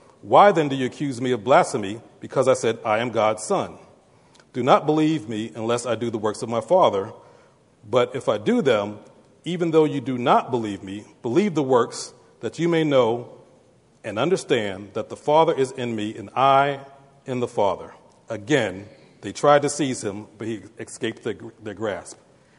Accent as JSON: {"language": "English", "town": "Brooklyn", "region": "New York", "country": "United States", "said": "I'm from Brooklyn, so that's how I see Jesus."}